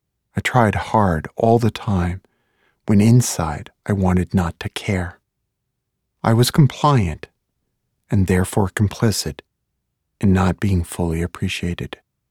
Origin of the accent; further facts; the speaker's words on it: Brooklyn, New York, United States; the 2-bedroom apartment on the ground floor of the small Brooklyn building owned by my grandfather. I was born in December 1963, a month after JFK was killed.